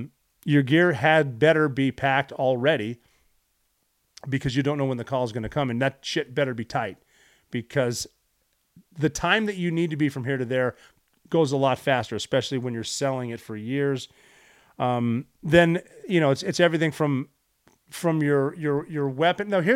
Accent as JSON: {"language": "English", "country": "United States", "said": "I am an American."}